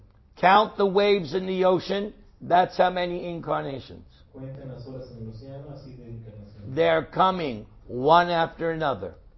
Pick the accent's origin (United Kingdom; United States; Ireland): United States; New York; Because I come from New York. Forget about it.